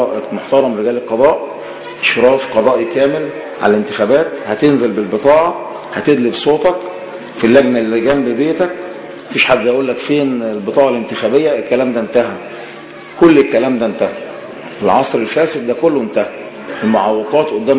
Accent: Egypt; احنا كلنا مصريين

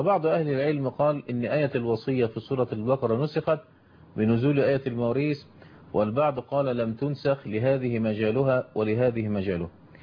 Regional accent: Egypt

